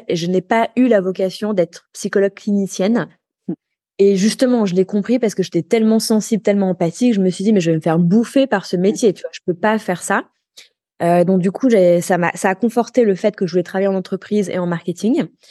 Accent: Paris, Île-de-France, France; also born or lived in New York; Alors moi, j'ai grandi à Paris. Alors, pas que à Paris, parce qu'en fait, je suis née à Paris, mais à cette époque-là, mes parents habitaient à New York. Donc, maman est revenue à Paris pour accoucher, puis j'ai habité 2 ans à New York. Après, on est revenu à Paris.

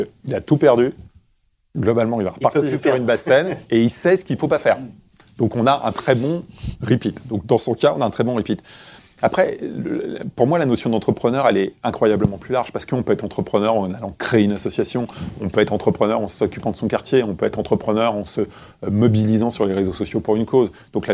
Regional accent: Créteil, Île-de-France, France; Je suis né à Créteil et j'ai grandi à Créteil.

